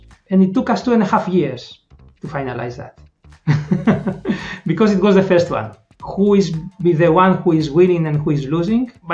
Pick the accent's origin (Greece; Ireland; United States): Greece; I'm from Greece originally.